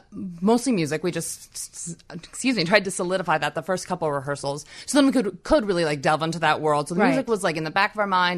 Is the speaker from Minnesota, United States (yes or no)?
yes; Minnesota, United States; Minnesota.